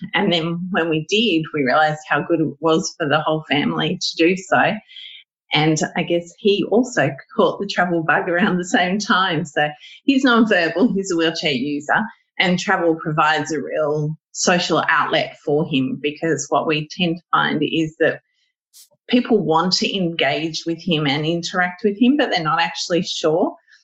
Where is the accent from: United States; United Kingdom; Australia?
Australia; Sydney, New South Wales; born or raised there